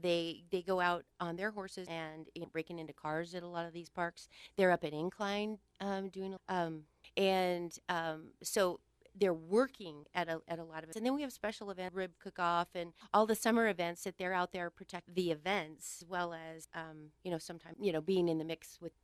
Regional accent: Reno, Nevada, United States; And ranchers and yeah, dairy people, and yeah, I grew up in South Reno, so that was all my friends.

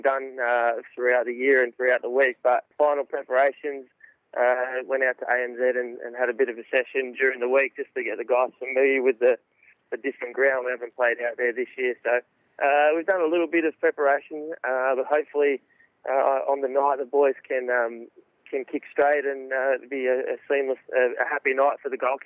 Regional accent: Sydney, New South Wales, Australia; Growing up in Sydney

